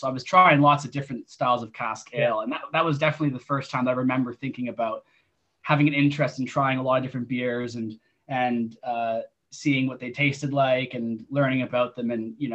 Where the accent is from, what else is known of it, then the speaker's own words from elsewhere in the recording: Canada; And yeah, I come from Canada.